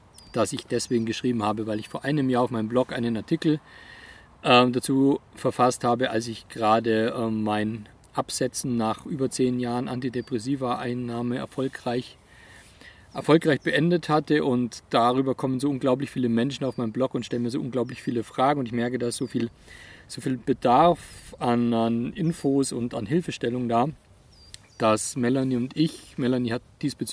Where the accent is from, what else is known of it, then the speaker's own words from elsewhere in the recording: Bavaria, Germany; für mich als Allgäuer